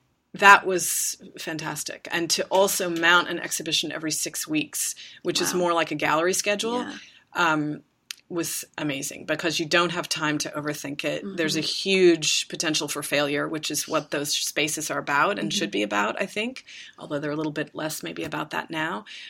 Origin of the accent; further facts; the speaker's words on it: Midwest, United States; now in New York, United States; I didn't really have a network because I came to New York from the Midwest, essentially.